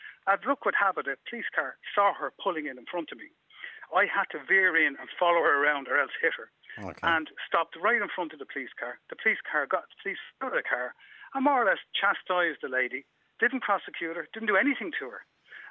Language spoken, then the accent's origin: English; Ireland; we're Irish.